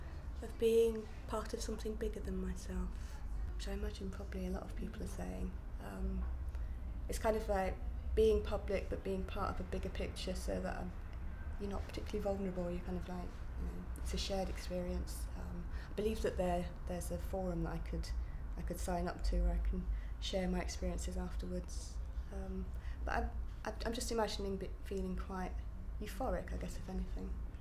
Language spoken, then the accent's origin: English; South East England, United Kingdom; I grew up on the Isle of Wight.